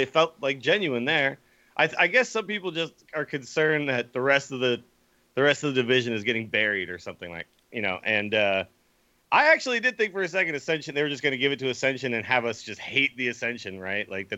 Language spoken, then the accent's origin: English; San Francisco, California, United States; Yeah, I'm from San Francisco. There are guys who look exactly like them. You know, they're from San Francisco, too. Like, I grew up with guys who dressed like them